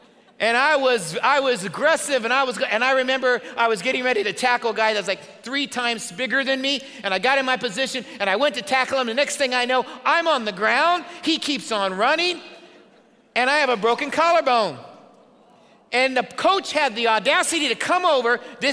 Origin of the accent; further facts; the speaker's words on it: Indiana, United States; I grew up in Indiana. If you know anything about Indiana, everybody plays basketball.